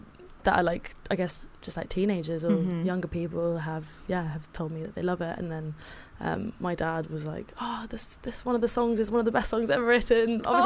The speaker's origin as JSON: {"language": "English", "country": "South Africa", "also_born_or_lived": "United Kingdom", "said": "if I want to say I'm South African, I can say I'm South African. If I want to say I'm, you know, British, I can say that."}